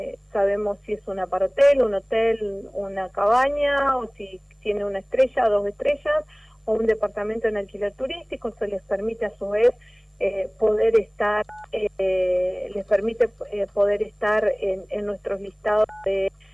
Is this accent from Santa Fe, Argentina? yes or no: no; La Paz, Entre Ríos, Argentina; La Paz es mi ciudad natal